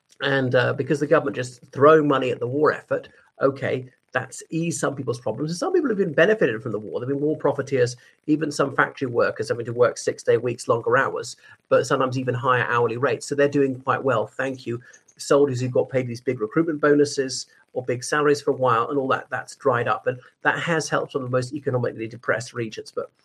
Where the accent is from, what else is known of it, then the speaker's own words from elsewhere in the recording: Ireland; from Ireland